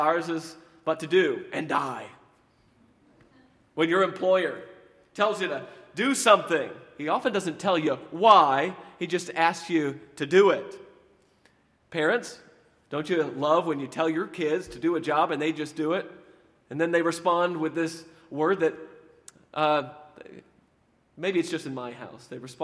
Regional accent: Houston, Texas, United States; A few weeks ago, we had my pastor growing up in Houston, Dr. Johnny Pope, speaking at a meeting where we did the music.

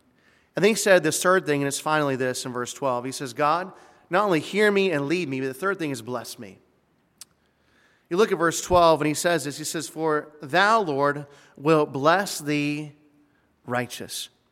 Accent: Midwest, United States; now in South Florida, United States; But I grew up in the Midwest. I moved 10 places before college. And when I came here to South Florida, I came to intern in South Florida.

